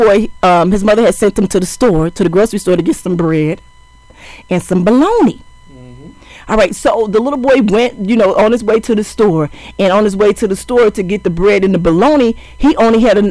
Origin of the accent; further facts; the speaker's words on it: Chicago, Illinois, United States; Okay, so I know I'm a little older, but let me, and we're from Chicago